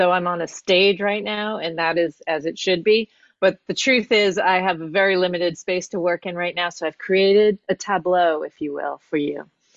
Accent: New York City, New York, United States; moved away as an adult; now in United Kingdom; I grew up and lived in New York City my entire life until last year when I restarted in the UK, which is where my husband's from.

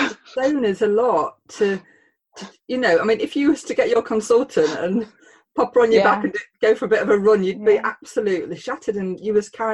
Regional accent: Mansfield, East Midlands, United Kingdom; accent: Mansfield; I'm not quite sure what they'll think to my Mansfield accent, but there we go.

